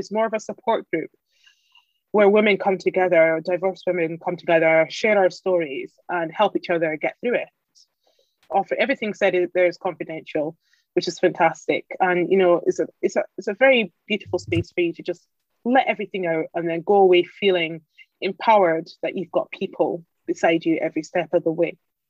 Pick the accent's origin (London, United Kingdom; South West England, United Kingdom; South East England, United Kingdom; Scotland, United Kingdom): Scotland, United Kingdom; I'm not even from Aberdeen anyway, so I'm fine saying that. I'm from Aberdeen Clare.